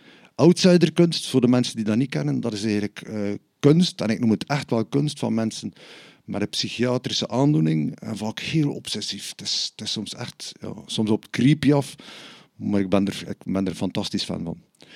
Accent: Bruges, Flanders, Belgium; Dus ik denk, ik ben van Brugge en in Brugge heb je wel wat museums

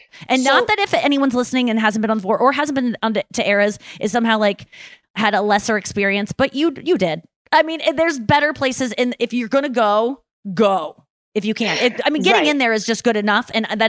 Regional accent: United States; Except the me, because I'm an American.

